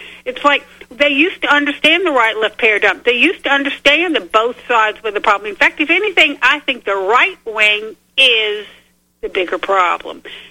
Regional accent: Louisiana, United States; And so, because I'm from there, and I was living there

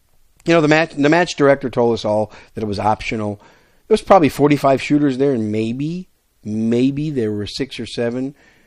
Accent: Wisconsin, United States; also born or lived in New York City; now in Texas, United States; You guys know I'm a Yankee, right? I was born in New York City and raised most of my young life in Wisconsin.

